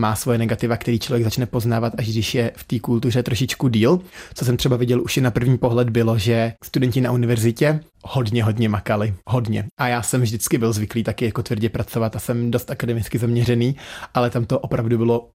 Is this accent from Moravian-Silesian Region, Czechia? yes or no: no; Ústí nad Labem Region, Czechia; já pocházím od Ústí nad Labem, z Ústeckého kraje, který je známý svým chemickým průmyslem, takže od malička jsem to hodně vnímal